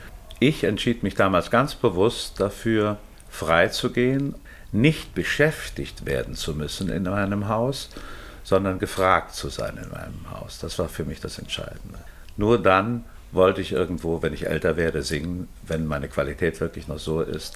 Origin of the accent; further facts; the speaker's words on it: Trier, Rhineland-Palatinate, Germany; man spürt die Herzlichkeit und das Zugewandte dieser Menschen und ich fühle mich extrem wohl in Trier